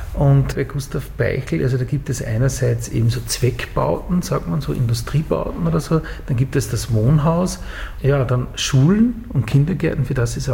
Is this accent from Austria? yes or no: yes; Upper Austria, Austria; Ja, ich komme aus Oberösterreich